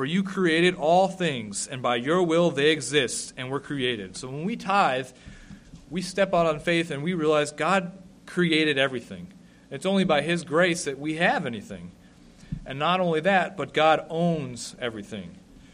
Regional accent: North Dakota, United States; I'm from North Dakota. There's a lot of open space out there.

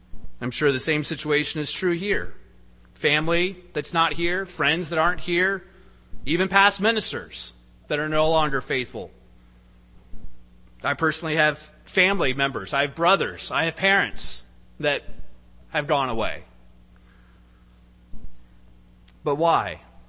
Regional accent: Cincinnati, Ohio, United States; I grew up in Cincinnati, Ohio, where at the height, we had 1,600 people attending Holy Days.

